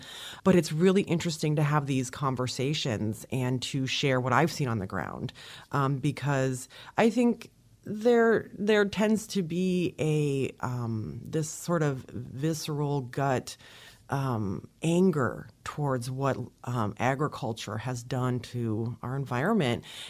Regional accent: Minnesota, United States; I'm from Minnesota, and we had 4-H. It just was not nearly as pervasive and ubiquitous as it is here in southern Indiana.

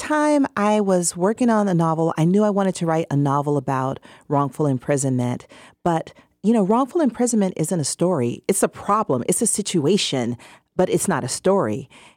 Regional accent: Atlanta, Georgia, United States; I grew up on the southwest side of Atlanta. I went to Benjamin Mays High School. I graduated from Spelman College. Like, I am completely an Atlanta person.

